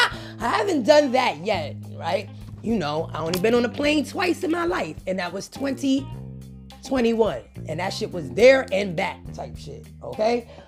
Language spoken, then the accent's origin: English; New York, United States; And then it's my hometown, New York.